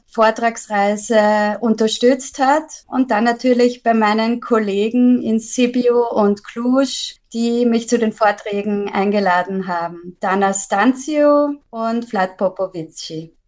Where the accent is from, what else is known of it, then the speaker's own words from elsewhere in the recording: Vienna, Austria; Denn ich bin ja aus Wien und hier sind wir gewohnt, überall Kaiser Franz Josef oder König und den Doppeladler zu finden.